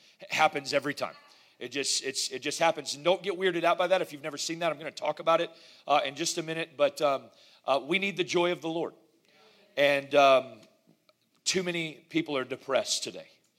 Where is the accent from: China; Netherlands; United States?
United States; Florida; Is I grew up in the Panhandle region of northwestern Florida, and we planted our first Summit Church there in the Panhandle region of northwestern Florida.